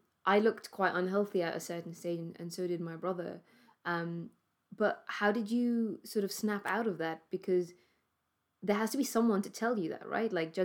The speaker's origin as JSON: {"language": "English", "country": "Gibraltar", "tie": "born or raised there", "said": "My brother and I were raised in Gibraltar, and we had access to good weather"}